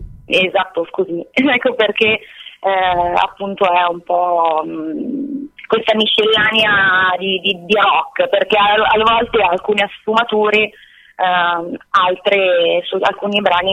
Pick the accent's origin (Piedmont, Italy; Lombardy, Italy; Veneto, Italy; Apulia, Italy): Piedmont, Italy; Vercelli; io e Davide siamo di Vercelli